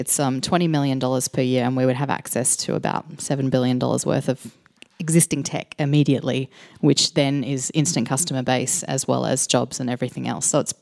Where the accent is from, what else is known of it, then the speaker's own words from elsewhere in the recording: South Australia, Australia; You're talking about South Australia anyway, so at least it's my home state.